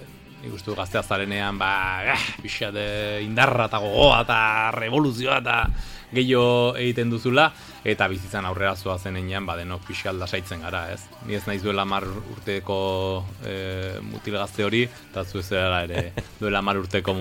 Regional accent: Pamplona, Navarre, Spain; nire jaioterria, nire tokia, munduan, dela txantrea, orain abidez ez txantrean bizi, ba, bueno, baina txantrea egiteik oso gertu bai

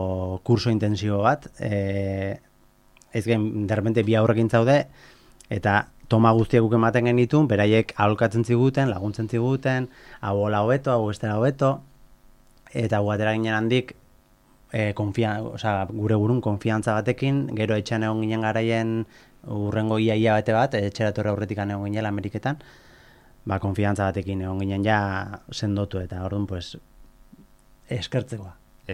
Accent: Basque Country, Spain; Azkenen pues ni Goierritik nator eta ordun pues bizitoki aldatu dut, lana utzi dut

